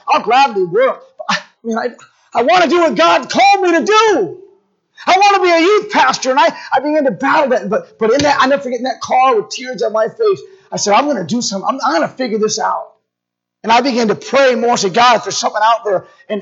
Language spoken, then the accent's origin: English; Holyoke, Massachusetts, United States; And I went back to my hometown, Holyoke, Massachusetts.